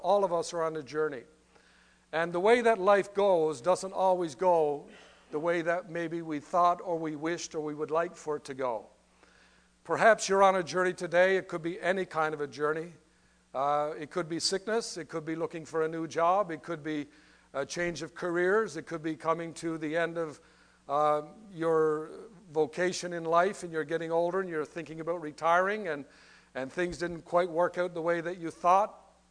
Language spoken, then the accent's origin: English; Newfoundland and Labrador, Canada; And June and I came here from Labrador City 23 years ago. And we're transplants, I guess, from Newfoundland, and have enjoyed the area and so on.